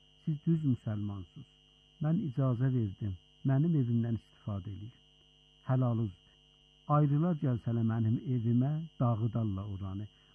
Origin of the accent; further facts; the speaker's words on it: Iran; Dedik, biz İranlıyıq.